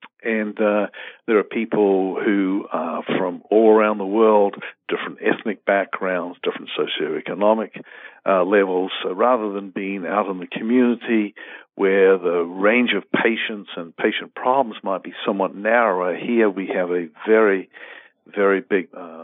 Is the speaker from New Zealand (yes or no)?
yes; New Zealand; moved away as an adult; now in United States; I'm originally from New Zealand, and I came to the United States as a graduate student.